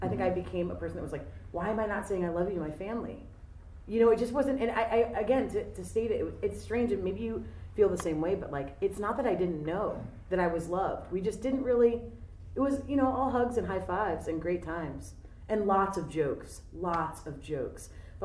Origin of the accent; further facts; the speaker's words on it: Ohio, United States; I come here from Ohio, yep.